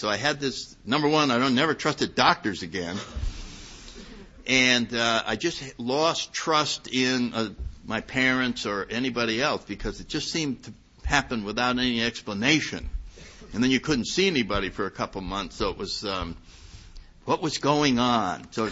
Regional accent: Connecticut, United States; I grew up in Connecticut. I went to good little schools.

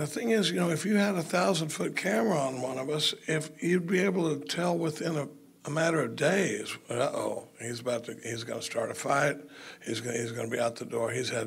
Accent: Dallas, Texas, United States; You know, I grew up in Dallas.

